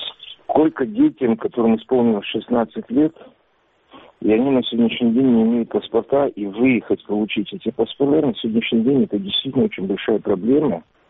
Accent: Bilohirsk, Crimea, Ukraine; я из Карасу-Базара, из Крыма.

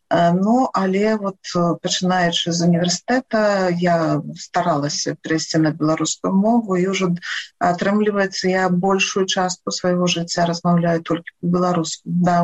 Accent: Loyew, Gomel Region, Belarus; born there

